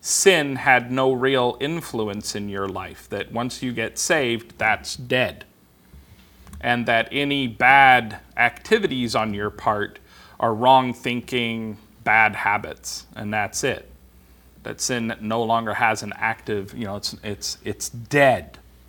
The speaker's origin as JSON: {"language": "English", "region": "West Coast", "country": "United States", "said": "I was kind of surprised, because I'm from the West Coast."}